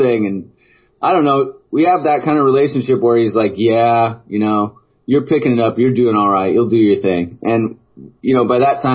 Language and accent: English; Silverton, Oregon, United States; I grew up in a town called Silverton. It was about 20 miles away from Salem.